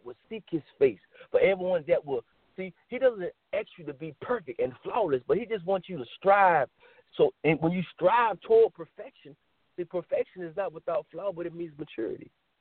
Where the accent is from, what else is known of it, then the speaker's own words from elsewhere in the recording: Macon, Georgia, United States; You know, I was from Macon, you know, right, and traveled a lot to Atlanta over that way.